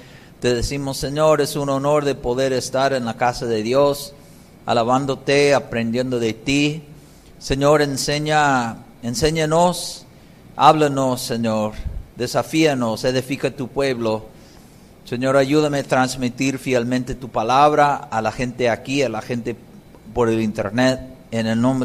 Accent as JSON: {"language": "Spanish", "country": "Canada", "said": "Comencé a servir al Señor en Canadá, de donde soy, donde también conocí a Cristo, pero tengo varios años ministrando en países latinos"}